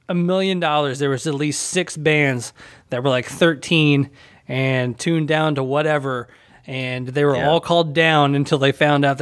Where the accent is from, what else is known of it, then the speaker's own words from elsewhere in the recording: Nashville, Tennessee, United States; I saw that tour in Nashville. I'm originally from Nashville, so.